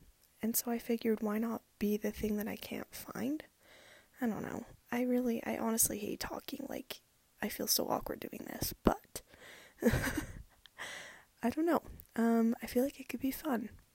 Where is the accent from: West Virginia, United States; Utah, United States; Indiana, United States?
Utah, United States; I am from the U.S. I'm from Utah.